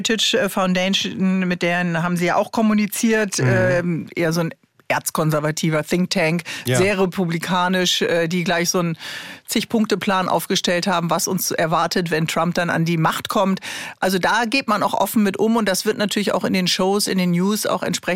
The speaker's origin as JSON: {"language": "German", "region": "Bremen", "country": "Germany", "said": "Also meine Heimat ist Bremen, da weiß also eigentlich wirklich jeder."}